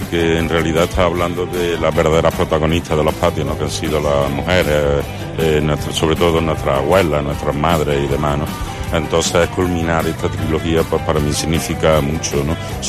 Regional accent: Córdoba, Andalusia, Spain; Lo que siento como cordobés es mucho orgullo

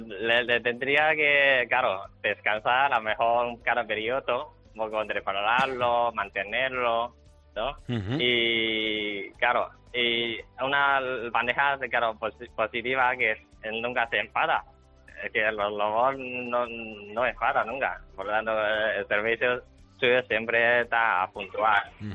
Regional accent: China; Spanish is a second language; now in Spain; Sí, soy de China.

